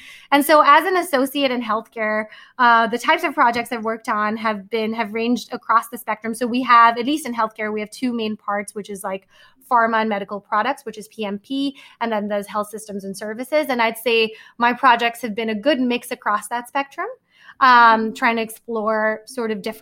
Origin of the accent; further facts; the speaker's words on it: Mumbai, Maharashtra, India; now in New York, United States; I grew up in Bombay. I moved to Manhattan. I'm very used to like big city life